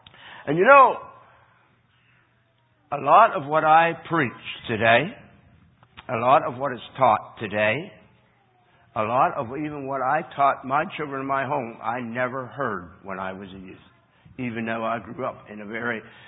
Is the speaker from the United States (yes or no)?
yes; Pennsylvania, United States; I don't know if it was only where I grew up in Pennsylvania, or if Bible schools weren't that prevalent yet